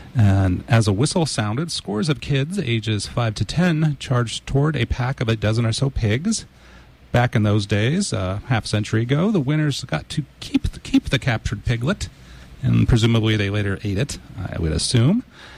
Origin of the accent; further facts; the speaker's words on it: United States; I'm an American, so I'm not very good at geography either.